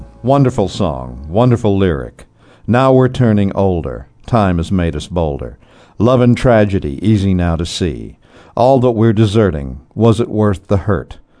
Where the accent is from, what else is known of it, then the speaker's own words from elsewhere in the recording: Savannah, Georgia, United States; the last cut on this CD, which refers to my hometown, Savannah, Georgia.